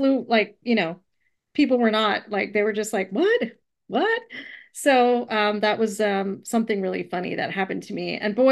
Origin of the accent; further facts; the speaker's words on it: Alabama, United States; accent: Southern; Growing up in Alabama, I actually had a Southern accent. It was not strong. But it was most definitely a Southern accent.